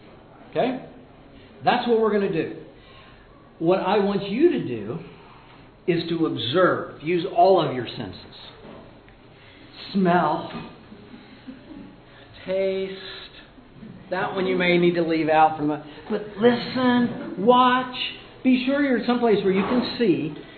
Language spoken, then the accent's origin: English; Pennsylvania, United States; I'm from Pennsylvania, so it could be.